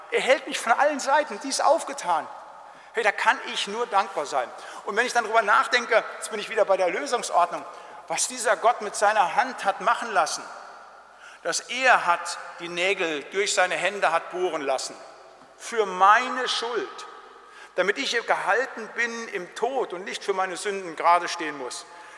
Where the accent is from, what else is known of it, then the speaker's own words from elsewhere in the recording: North Rhine-Westphalia, Germany; da wo ich herkomme, in der Gegend, im Siegerland, im Oberbergischen